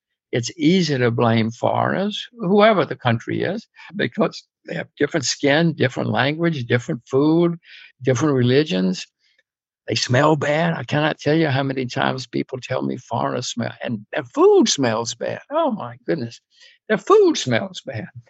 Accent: United States; I'm an American, so I cannot.

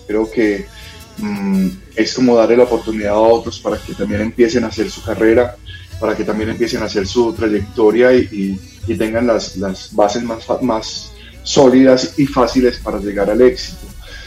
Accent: Ituango, Antioquia, Colombia; Yo soy de un pueblo, soy de Ituango, Antioquia, y allí pues obviamente la música popular es el género del pueblo.

